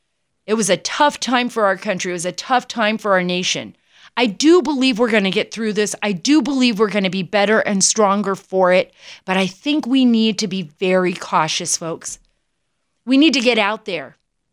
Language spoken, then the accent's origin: English; United States; We are the American people. We know how to handle things.